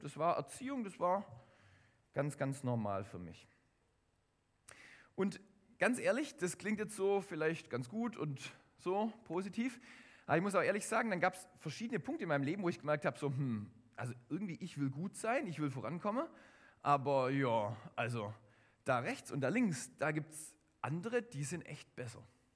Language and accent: German; Baden-Württemberg, Germany; Ich komme aus der Nähe von Schwäbisch Gmünd, das steckt es sogar im Namen mit drin. Das heißt, man kann es nicht verbergen. Ich habe in Wuppertal studiert und da haben sie auch immer wieder gesagt, ah ja, man merkt schon, wo du herkommst.